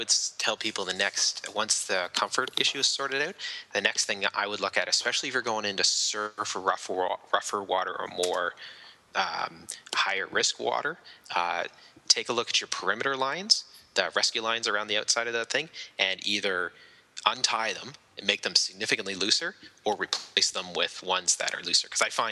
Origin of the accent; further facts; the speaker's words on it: Ottawa, Ontario, Canada; now in Toronto, Canada; But where I grew up in Ottawa, they don't sell hot dogs there.